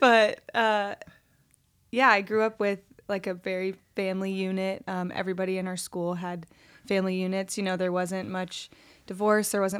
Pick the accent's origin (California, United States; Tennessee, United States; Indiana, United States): Tennessee, United States; Nashville; Nashville, Tennessee.